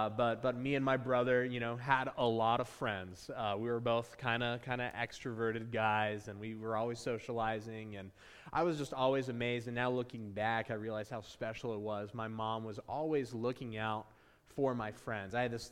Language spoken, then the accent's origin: English; Arizona, United States; I'm from Arizona, so we're probably eating Mexican food